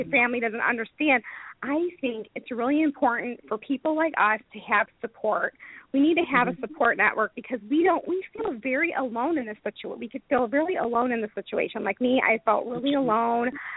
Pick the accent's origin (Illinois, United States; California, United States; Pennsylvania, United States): Illinois, United States; Chicago; now in North Carolina, United States; I'm living in North Carolina now because I'm from Chicago